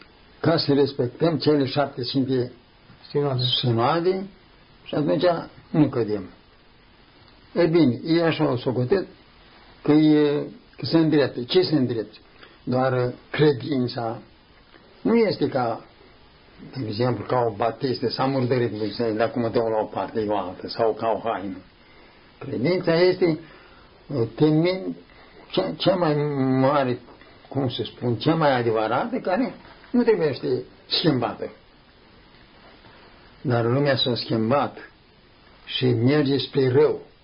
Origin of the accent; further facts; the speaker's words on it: Dorohoi, Botoșani County, Romania; că eu sunt din Dorohoi, de sus.